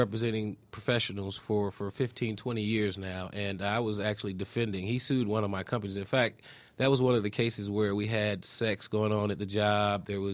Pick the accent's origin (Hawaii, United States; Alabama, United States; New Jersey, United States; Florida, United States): Florida, United States; Miami; moved away as an adult; also born or lived in Washington, D.C.; now in Atlanta, United States; I'm originally from Miami, Florida. I went to undergrad at Florida A&M University in Tallahassee